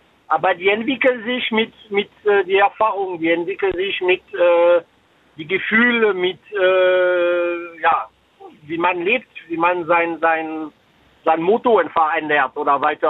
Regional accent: France; German is a second language; now in Germany; Ich bin selber Franzose, ich bin ein bisschen älter. Bei mir sind diese ganzen Zukunftsvorstellungen schon passiert. Aber ich wollte nur Mut geben dazu zu sagen, ich bin 98 nach Deutschland ausgewandert.

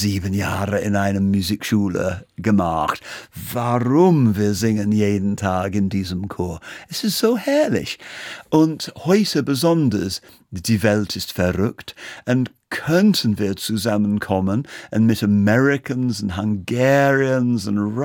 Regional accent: Birmingham, West Midlands, United Kingdom; German is a second language; now in Berlin, Germany; Ich komme aus Birmingham, das ist jetzt 50% white und 50% Indien, Pakistani aus der Karibik.

